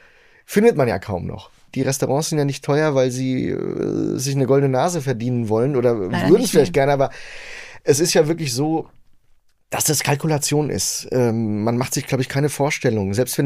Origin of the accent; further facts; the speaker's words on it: Frankfurt, Hesse, Germany; als Frankfurter.